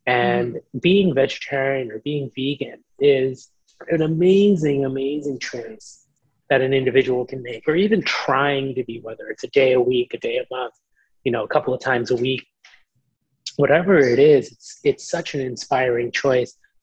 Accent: New York City, New York, United States; I grew up in New York City and started working really when I was very young

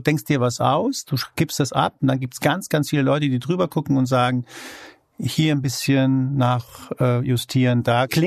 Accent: Spain; Also ich bin Spanier. Ich habe auch keinen deutschen Pass. Ich habe einen spanischen Pass.

